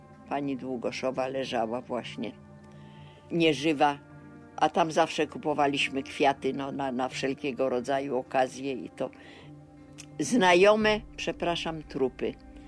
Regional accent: Warsaw, Masovian Voivodeship, Poland; ja też z Warszawy, to wiemy jak było w Warszawie

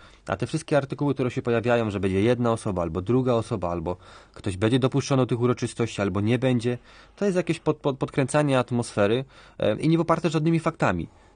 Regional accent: Łódź, Łódź Voivodeship, Poland; Ja nie jestem organizatorem, ja czekam jako gość i łodzianin na zaproszenie.

